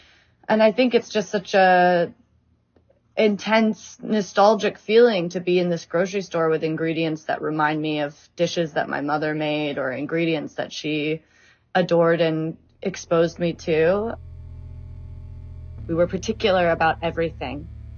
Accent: United States; born or raised there

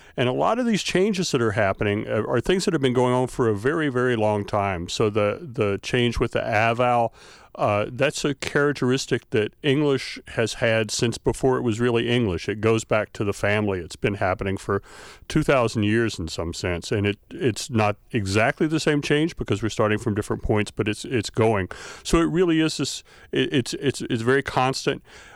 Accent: the South, United States; accent: Southern; So I'm from the South, and you may hear it to some extent or other, have a Southern accent, but I also use different words. I use different pronouns. I say y'all instead of you for a plural.

